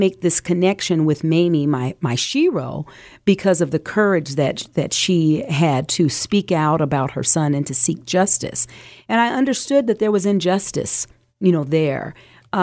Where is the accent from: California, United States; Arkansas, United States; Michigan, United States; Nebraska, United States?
Nebraska, United States; She happened to visit my hometown in Nebraska, and I saw her at the podium.